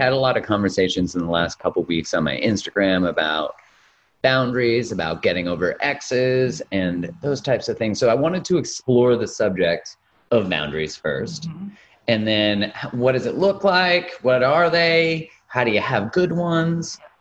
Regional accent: Canada; I remember being Canadian

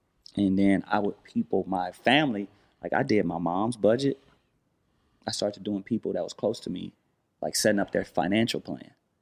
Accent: Watts, California, United States; He from Philly. I'm from Watts.

